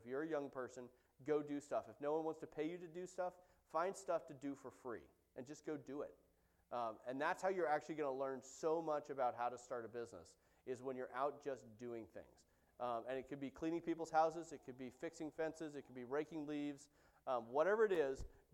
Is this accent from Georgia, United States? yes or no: no; California, United States; I know how to do this stuff. I'm from California.